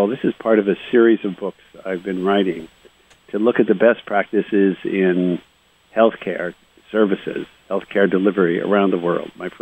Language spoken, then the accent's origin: English; St. Louis, Missouri, United States; born there; I was born in St. Louis at Jefferson Barracks. My dad was stationed there during the Second World War. I was born at the very end of the war.